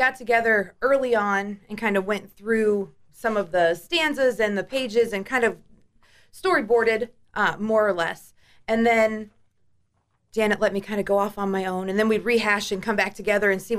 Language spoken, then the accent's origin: English; Galesburg, Illinois, United States; growing up in Galesburg, always coming back to Galesburg, like going to college and coming back